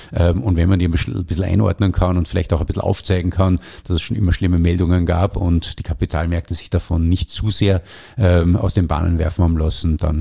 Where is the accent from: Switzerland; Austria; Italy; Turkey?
Austria; born there; so volatil sie auch für einen gebürtigen Österreicher erscheinen mögen, der Angloamerikaner hat dazu ein bisschen andere Einstellung